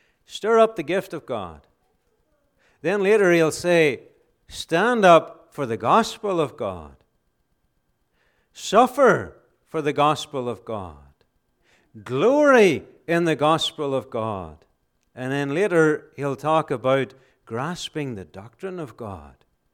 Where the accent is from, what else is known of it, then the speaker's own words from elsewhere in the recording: Ireland; growing up in Ireland, that was one thing that we were accustomed to seeing, was an open fire.